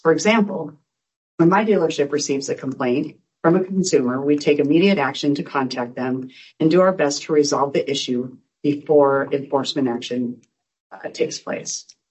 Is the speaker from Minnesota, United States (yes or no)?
no; Spokane, Washington, United States; I was raised in a dealership family with both my brother and my father in dealerships in my hometown, Spokane.